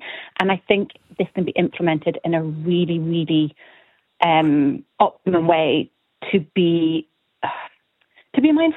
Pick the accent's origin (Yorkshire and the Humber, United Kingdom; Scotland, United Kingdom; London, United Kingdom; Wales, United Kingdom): Scotland, United Kingdom; now in Ireland; I'm from Scotland. I've lived in Ireland 6 years